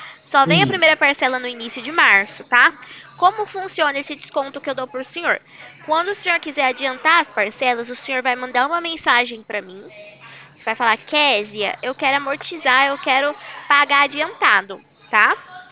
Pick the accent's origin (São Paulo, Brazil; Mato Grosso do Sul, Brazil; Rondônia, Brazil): São Paulo, Brazil; Presidente Prudente; eu sou do interior de São Paulo, tá? Numa cidade aqui chamada Presidente Prudente.